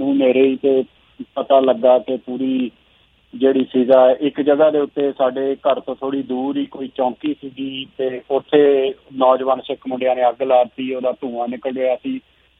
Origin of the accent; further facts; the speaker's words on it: Sultanwind, Punjab, India; ਸੋ ਮੈਂ ਉਦੋਂ 9 ਸਾਲ ਦਾ ਸੀਗਾ ਤੇ ਮੈਂ ਅੰਮ੍ਰਿਤਸਰ ਦੇ ਬਿਲਕੁਲ ਨਾਲ ਹੀ ਲੱਗਦਾ ਇੱਕ ਪਿੰਡ ਹੈ ਸੁਲਤਾਨਵਿੰਦ ਪਿੰਡ, ਉੱਥੇ ਅਸੀਂ ਕਿਰਾਏ ਦੇ ਘਰ ਵਿੱਚ ਰਹਿੰਦੇ ਸੀਗੇ।